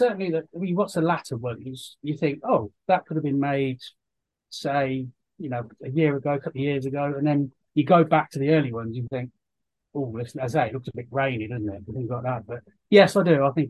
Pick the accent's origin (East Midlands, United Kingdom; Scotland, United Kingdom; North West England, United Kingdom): East Midlands, United Kingdom; Northampton; Well, I'm from Northampton